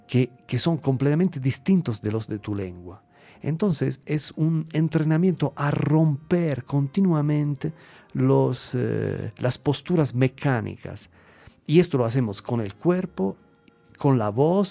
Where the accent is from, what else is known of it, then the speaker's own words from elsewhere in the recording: Italy; first language Italian; Spanish is a second language; yo soy italiano y cuando hablo mecánicamente con las sonoridades de mi lengua